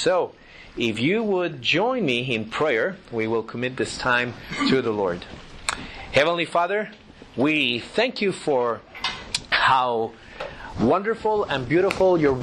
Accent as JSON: {"language": "English", "town": "Bogota", "region": "Bogotá", "country": "Colombia", "also_born_or_lived": "United States", "second_language": "English", "moved": "as an adult", "said": "I am originally from Bogota, Colombia, South America. And I lived in the States for a while, did my master's in theology in Dallas."}